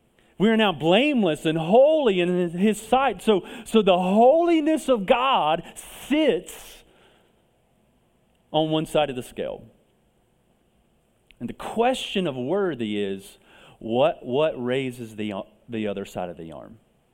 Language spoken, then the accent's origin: English; Southern United States, United States; I grew up in the Bible Belt, so this is home for me.